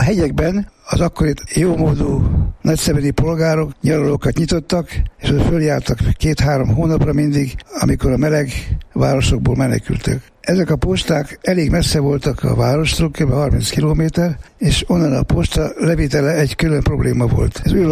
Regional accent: Vienna, Austria; A feleltem igen egyszerű. Bécsi, magyar vagyok.

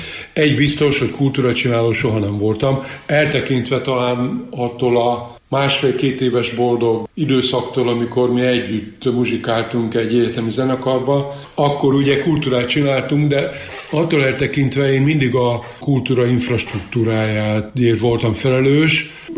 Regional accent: Vasvár, Vas, Hungary; accent: Vas County dialect; now in Pécs, Hungary; Vasvár, igen. Még megőriztem a Ízes-Vas megyei tájszólást, igen. Azért az egyetemi évek nem múltak el nyomtalanul, és aztán ide húzott vissza Pécsre a szívem

